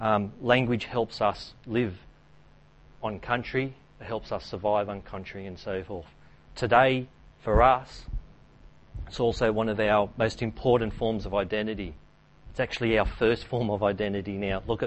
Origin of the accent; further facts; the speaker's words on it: Australia; I've been through the education system in the 70s and 80s as an Aboriginal fella and also as an Australian.